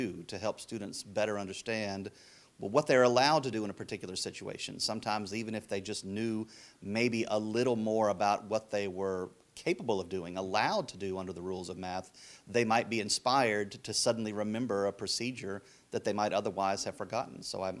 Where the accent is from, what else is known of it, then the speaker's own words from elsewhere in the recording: the South, United States; also born or lived in West; We'd lived out in the West for a while, but we're from the South originally, so we were looking to get back to where things are green again.